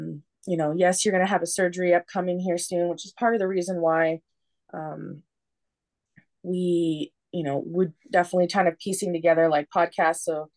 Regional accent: Washington, United States; my dad's from Minnesota and my mom was born and raised where I grew up in Washington.

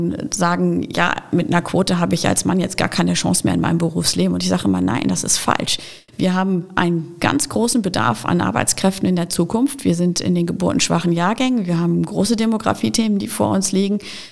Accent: Hanover, Lower Saxony, Germany; born there; now in Düsseldorf, Germany; Ich bin in Niedersachsen geboren. Ich bin aber schon sehr viel umgezogen in meinem Leben und habe mich sehr gefreut, die letzten Jahre hier im Rheinland heimisch gewesen zu sein und auch zu sein weiterhin. Ich habe im Düsseldorfer Raum gewohnt oder wohne im Düsseldorfer Raum

